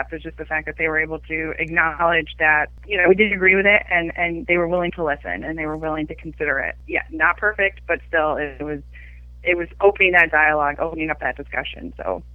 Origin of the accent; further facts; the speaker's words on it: Michigan, United States; I'm from Southwest Michigan.